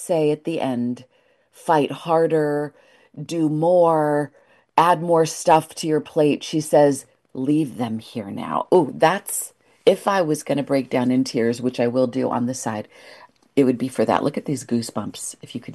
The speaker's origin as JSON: {"language": "English", "country": "United States", "said": "am American, but my"}